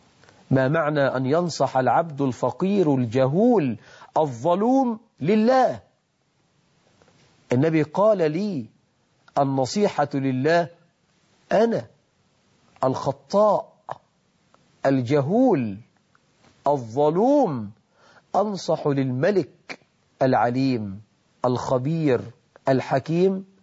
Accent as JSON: {"language": "Arabic", "country": "Egypt", "said": "اللهم اجعل بلدنا مصر أمنا أمانا، رخاء سخاء"}